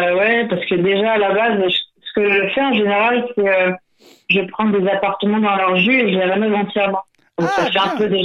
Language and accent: French; Île-de-France, France; je suis de Seine-et-Marne à la base.